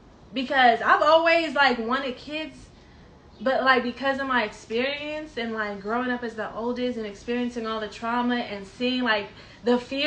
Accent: Oakland, California, United States; because we grew up in Oakland and we went to Fremont High School

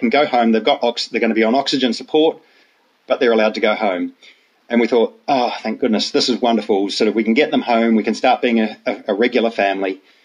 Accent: New Zealand; growing up in New Zealand, we have a similar sort of culture that we imported from the UK and from Ireland.

